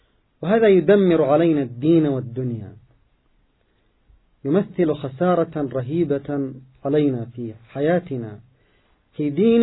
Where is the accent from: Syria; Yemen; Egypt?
Yemen; يتحدثون معهم في كل القضايا التي تعنينا نحن كيمنيين